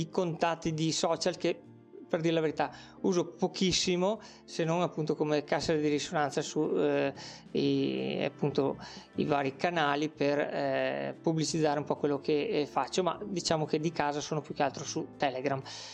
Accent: Veneto, Italy; accent: Venetian; Siamo molto professional nel nostro accento veneto.

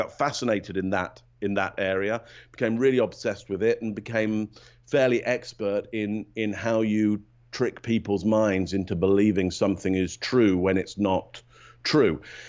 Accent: Northampton, East Midlands, United Kingdom; I grew up initially in a place called Northampton, which is 60 miles up the M1 from London.

